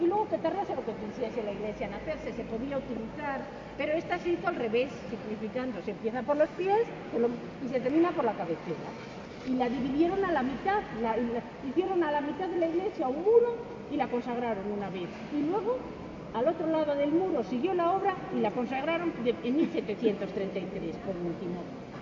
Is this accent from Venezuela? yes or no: no; Castile, Spain; lo habitual en nuestras catedrales góticas, que somos castellanos y eso lo conocemos todos muy bien